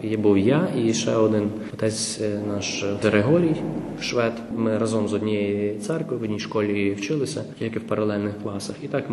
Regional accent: Ternopil, Ternopil Oblast, Ukraine; я сам родом з Тернополя. І в Тернополі в нас селезян немає.

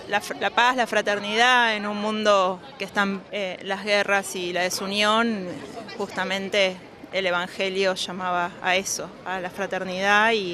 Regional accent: Argentina; Yo soy argentina

